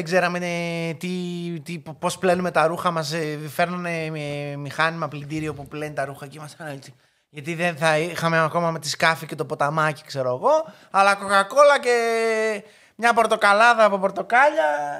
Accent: Greece; Εγώ λοιπόν, σαν Έλληνας που αντιλαμβάνομαι τα ελληνικά.

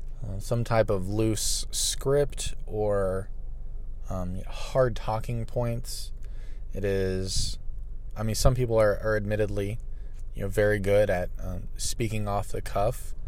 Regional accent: Florida, United States; I registered to vote when I was 18 through the mail in my home state of Florida.

